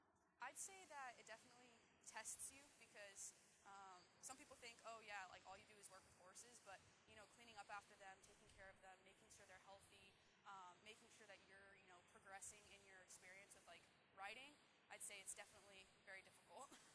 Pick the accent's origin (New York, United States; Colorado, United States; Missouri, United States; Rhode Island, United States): Colorado, United States; moved away as an adult; now in California, United States; So I'm originally from Colorado. I lived there for 18 years, and then I moved to California. So I've been living there for a few years now.